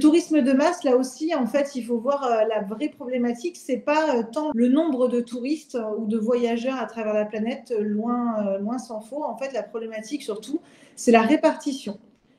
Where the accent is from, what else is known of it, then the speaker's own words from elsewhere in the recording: Provence-Alpes-Côte d'Azur, France; moi je viens du golfe de Saint-Tropez.